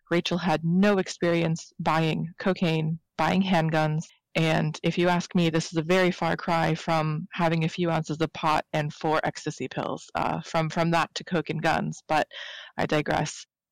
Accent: United States; now in London, United Kingdom; I am calling you from London. As you can tell from my accent, I'm American. I live over here now.

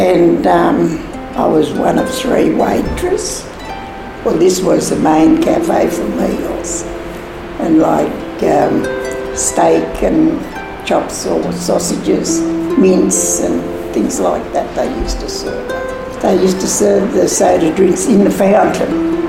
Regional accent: Coonamble, New South Wales, Australia; I come from Coonamble. And I've been here ever since I was 11.

